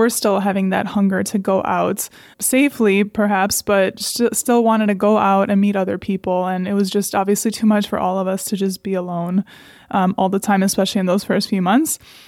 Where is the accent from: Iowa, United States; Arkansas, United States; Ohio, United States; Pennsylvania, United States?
Ohio, United States; Cleveland; first language Serbian; English is a second language; I grew up in Cleveland, actually. My parents are from Serbia. They moved here like decades ago, of course, and I was born here. So I've always had that like European heart and soul to me. Serbian was my first language.